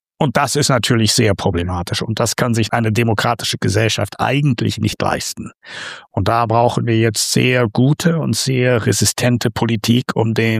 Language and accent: German; Australia; German is a second language; ich bin Australier und in Australien ist ja jetzt gerade der Social Media Ban eingetreten für unter 16.